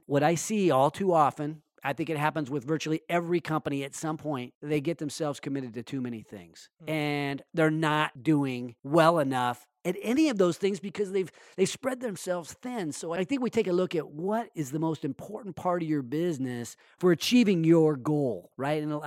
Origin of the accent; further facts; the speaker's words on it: Sacramento, California, United States; You know what? Not in my hometown. Failure is not an option. I think if the business community, the business leaders of Sacramento come together, we can reverse that.